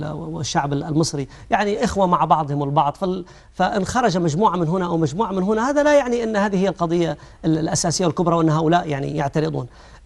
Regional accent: Saudi Arabia; وهذه القصة في سدير هنا عندنا في السعودية

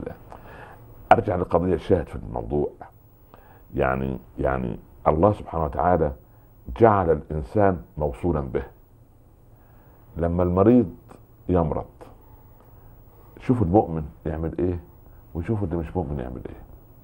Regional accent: Egypt; معاه منديل يسموه عندنا في مصر منديل محلاه

